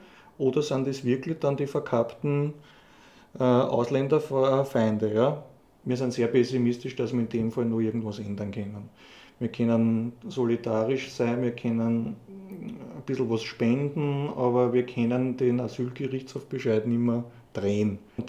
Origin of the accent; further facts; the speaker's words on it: Austria; Rassismus, der wird bei uns in Österreich nicht stattfinden.